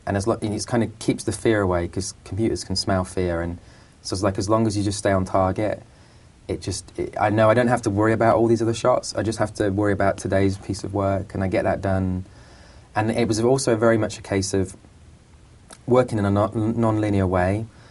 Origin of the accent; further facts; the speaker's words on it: England, United Kingdom; I'm from England, so it's the way I talk.